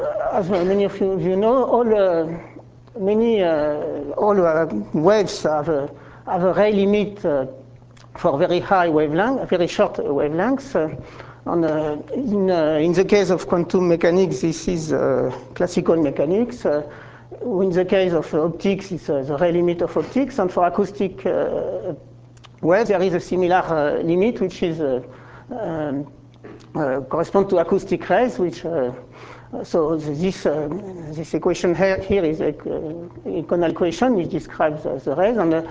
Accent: Toulouse, Occitania, France; I'm from Toulouse

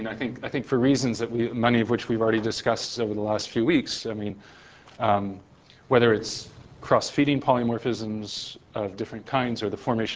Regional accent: Canada; I'm a Canadian, so I think of beavers, right?

